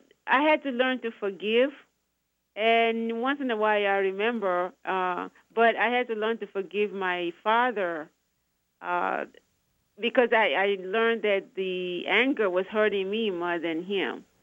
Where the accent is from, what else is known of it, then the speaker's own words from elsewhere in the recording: Nigeria; moved away; Nigeria. I came from Nigeria. I came here 36 years ago, it's a long story.